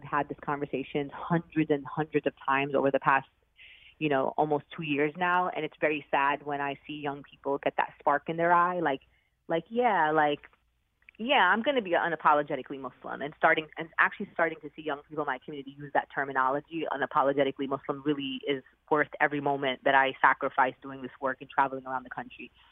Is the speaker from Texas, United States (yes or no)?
no; New York City, New York, United States; I mean, I'm a New Yorker, and I unfortunately lived through the horrific attacks of 9/11